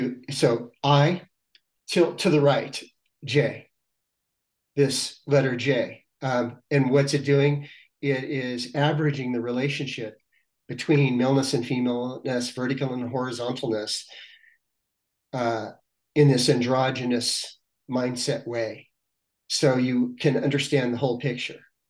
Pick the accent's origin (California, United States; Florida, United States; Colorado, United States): California, United States; Los Angeles; And I grew up in Los Angeles, and I said, Los Angeles, the city of angels